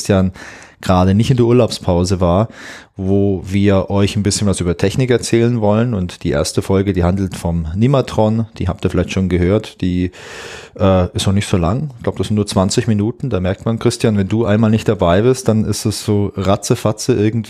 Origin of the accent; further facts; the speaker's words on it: Southern Germany, Germany; born or raised there